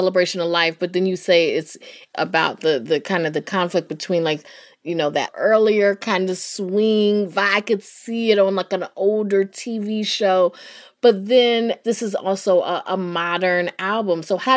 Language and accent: English; Durham, North Carolina, United States; I grew up in Durham.